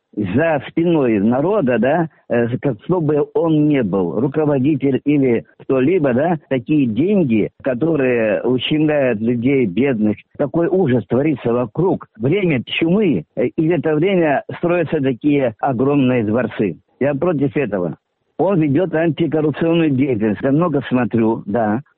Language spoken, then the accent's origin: Russian; Russia; Да, я россиянин, да, нас что-то волнует